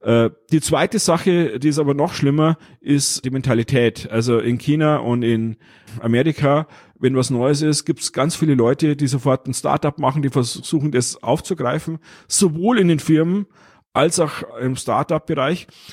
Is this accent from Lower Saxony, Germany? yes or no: no; Bavaria, Germany; Ich bin auch Europäer, ich bin Bayer